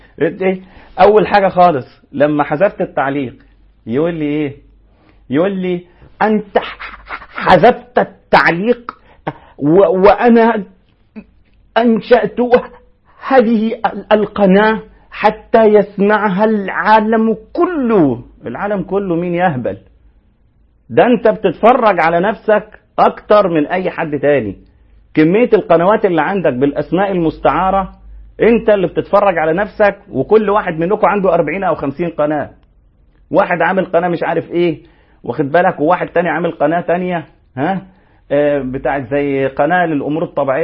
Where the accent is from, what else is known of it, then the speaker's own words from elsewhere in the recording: Egypt; حمودة ده اسم في مصر في منتهى الروعة، اسماء عائلات عندنا في مصر اسماء عائلات حمودة.